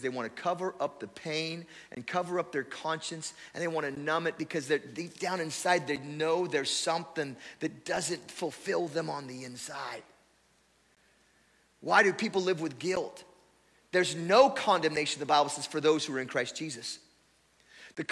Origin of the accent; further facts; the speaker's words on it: Portland, Oregon, United States; also born or lived in Seattle; we're from Portland, Oregon, or we youth pastored for a while in Seattle, actually, just outside of Seattle.